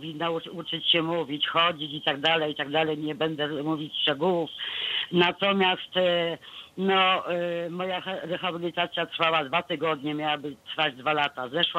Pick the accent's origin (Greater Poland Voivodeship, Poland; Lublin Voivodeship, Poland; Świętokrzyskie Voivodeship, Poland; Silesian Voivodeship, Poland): Świętokrzyskie Voivodeship, Poland; Masłów; do Masłowa, do mojej rodzinnej miejscowości pod Kielcami